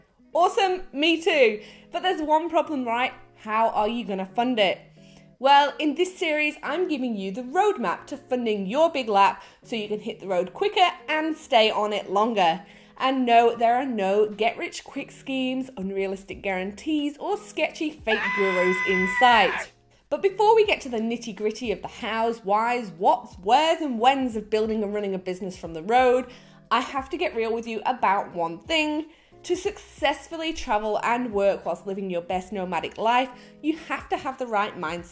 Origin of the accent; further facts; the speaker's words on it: England, United Kingdom; now in Australia; Yes, I am English, but I have lived in Australia for coming up to 10 years.